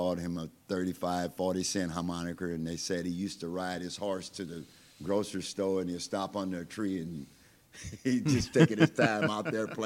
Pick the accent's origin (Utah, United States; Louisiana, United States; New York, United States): Louisiana, United States; Well, you know, I grew up in West Baton Rouge Parish.